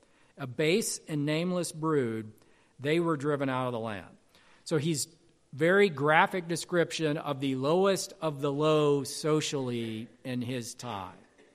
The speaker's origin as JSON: {"language": "English", "region": "Alabama", "country": "United States", "tie": "born or raised there", "said": "So my parents are from Mississippi. I grew up in Alabama."}